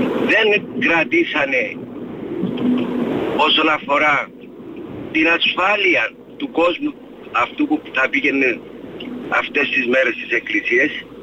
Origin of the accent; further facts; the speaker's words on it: Greece; επειδή μεγαλώσαμε στην Αγία Φύλλα